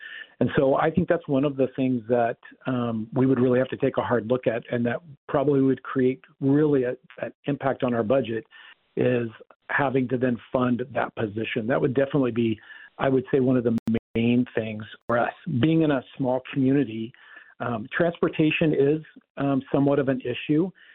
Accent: Minnesota, United States; but just as a Minnesotan, you know, one of the things that we've really prided ourselves on is this inclusive nature.

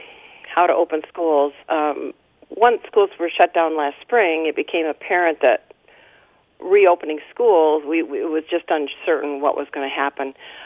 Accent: Port Huron, Michigan, United States; I grew up in Port Huron. I was educated by the Port Huron Schools

